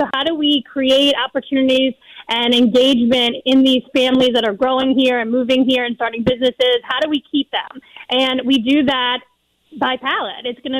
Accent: New Orleans, Louisiana, United States; now in New York, United States; I am originally from New Orleans and live in upstate New York now.

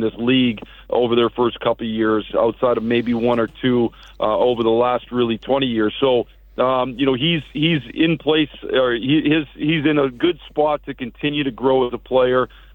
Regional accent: Michigan, United States; I grew up in Michigan

